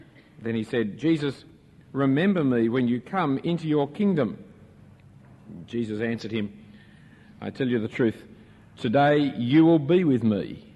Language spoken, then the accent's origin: English; Sydney, New South Wales, Australia; I grew up in Sydney. Didn't interview me. In the better part of Sydney.